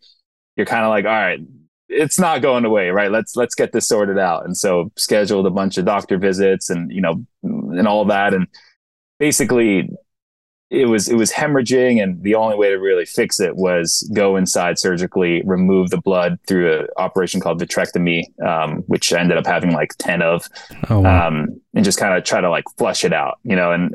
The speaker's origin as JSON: {"language": "English", "town": "New York City", "region": "New York", "country": "United States", "tie": "born or raised there", "said": "So I grew up in New York City."}